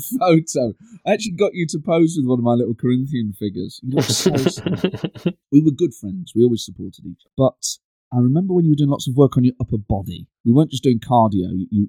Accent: Nottingham, East Midlands, United Kingdom; accent: Nottingham; My Nottingham accent is definitely stronger when I've just been to Nottingham. It's like it recharges.

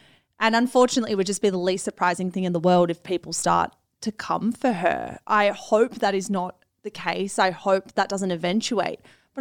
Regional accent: Australia; Like, I don't know if it's us being Australian and being really like familiar with tall poppy syndrome.

